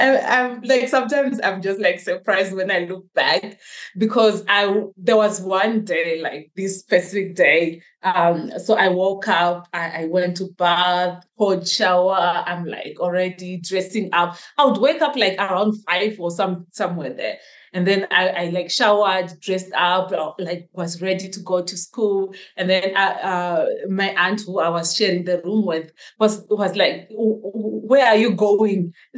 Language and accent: English; Chiredzi, Masvingo, Zimbabwe; now in Harare, Zimbabwe; I'm here in Harare, the capital city of Zimbabwe, and I grew up in Chiredzi, which is a small town in the low belt of Zimbabwe.